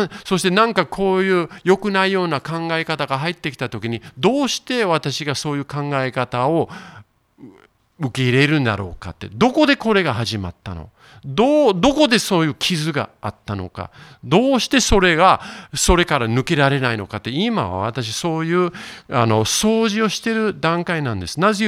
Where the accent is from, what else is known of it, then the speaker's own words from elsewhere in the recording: Kanto, Japan; born there; 私関東生まれなんです